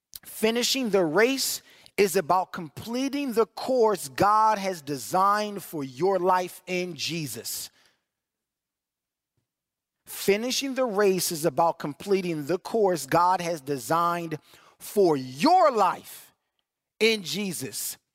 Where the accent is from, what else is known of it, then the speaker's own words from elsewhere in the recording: Baltimore, Maryland, United States; I grew up in Baltimore City. I was used to that, all right?